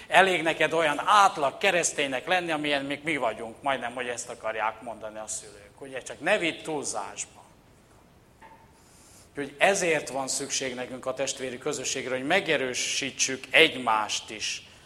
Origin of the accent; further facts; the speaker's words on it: Slovakia; én Krisztus követő, keresztény vagyok, és magyar is vagyok, sőt, szlovákiai magyar vagyok